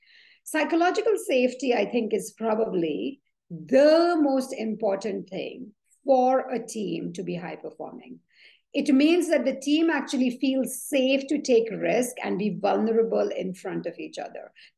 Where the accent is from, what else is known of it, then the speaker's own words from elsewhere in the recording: Mumbai, Maharashtra, India; So I was born and brought up in Mumbai. It used to be called Bombay then.